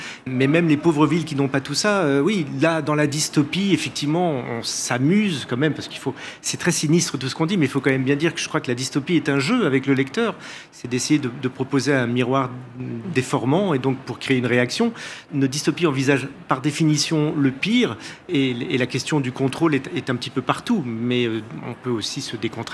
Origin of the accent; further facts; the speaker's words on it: Paris, Île-de-France, France; je suis parisien, je suis désolé, mais je suis né à Paris et c'est j'aggrave mon cas.